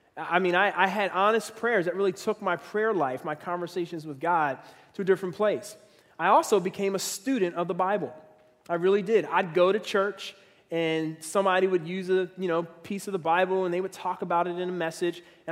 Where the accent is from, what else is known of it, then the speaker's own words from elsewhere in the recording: Philadelphia, Pennsylvania, United States; I grew up in Philadelphia, and at that time, Malefi Kete-Asante, who was a professor out of Temple University, was really speaking and talking about this idea of Afrocentricity.